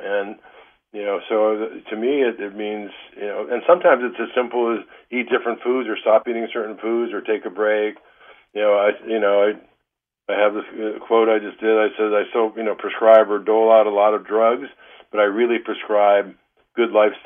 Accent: Detroit, Michigan, United States; now in California, United States; You know, you and I grew up in Detroit.

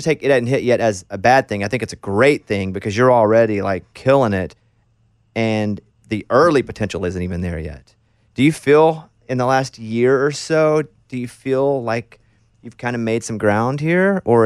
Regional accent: Arkansas, United States; I grew up in Arkansas, so we didn't have any sort of beach and never went on vacations or anything until I got older

